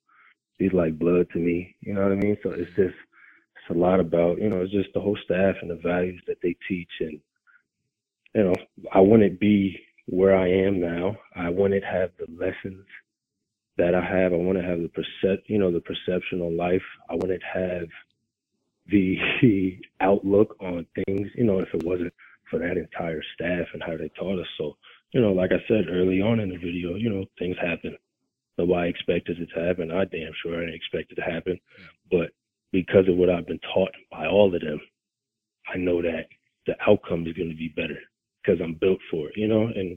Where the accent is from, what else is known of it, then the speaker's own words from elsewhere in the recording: New York, United States; I'm a kid from New York who really was a basketball player